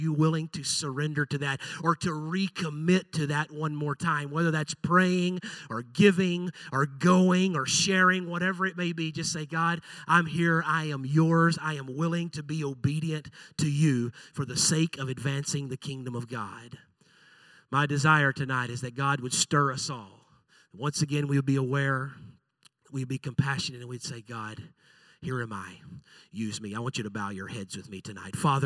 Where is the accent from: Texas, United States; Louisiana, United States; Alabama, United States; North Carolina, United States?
Texas, United States; I was raised in Central Texas, about 4 hours from here